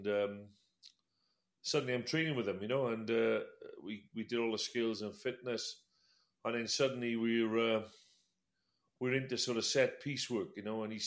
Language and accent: English; Wales, United Kingdom; when I was growing up in Wales, Brian, all it was rugby.